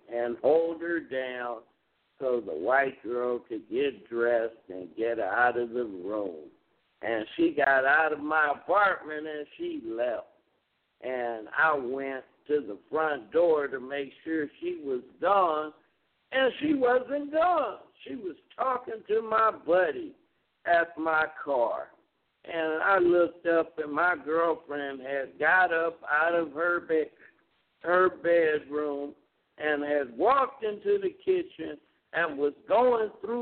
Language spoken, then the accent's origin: English; Carson, California, United States; Well, I wasn't born there, but I was raised in Carson, California. So I moved back to Carson